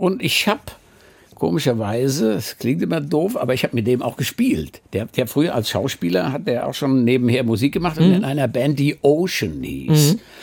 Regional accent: Bad Kreuznach, Rhineland-Palatinate, Germany; born there; Ich bin tatsächlich da geboren, nicht genau in Bad Kreuznach, sondern in einem Vorort, der heißt Guldenthal. Und ich kenne eigentlich jedes Kaff

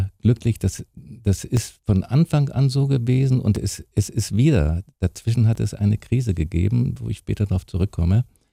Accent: Berlin, Germany; Ich bin ja in Berlin groß geworden und wir wohnten in Berlin-Charlottenburg, also mitten im Zentrum von Berlin. Ich habe den ganzen Krieg dort miterlebt.

